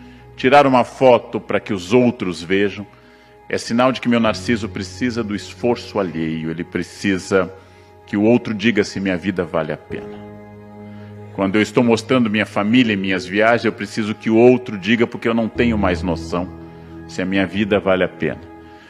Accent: Rio Grande do Sul, Brazil; born there; Ou do meu estado natal, RS, RS, RS.

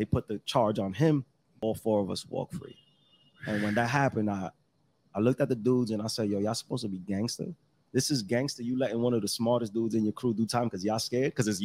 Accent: Brooklyn, New York, United States; I was born between the ages of like 0 and 6. I lived in Kings Highway.

